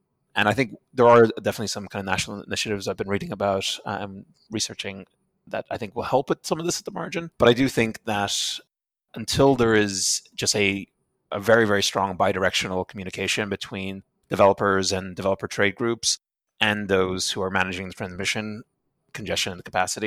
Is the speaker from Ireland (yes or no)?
yes; Ireland; being Irish and from Ireland, I think, you know, calling it the IRA for the next decade is a bridge too far for me.